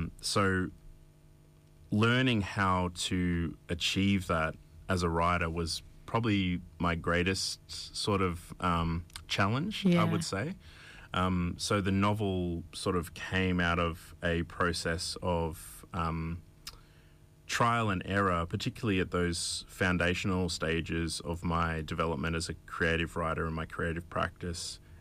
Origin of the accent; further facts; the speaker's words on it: Brisbane, Queensland, Australia; a 15-year-old male Indigenous kid growing up in Mianjin.